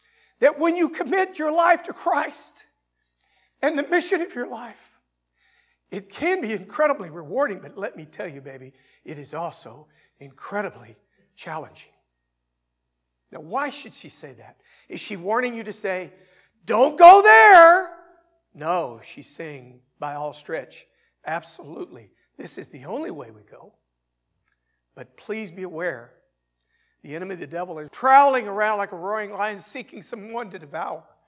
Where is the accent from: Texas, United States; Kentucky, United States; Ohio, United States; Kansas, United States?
Texas, United States; I pray for my hometown back in Texas, which you wouldn't believe what God's doing there.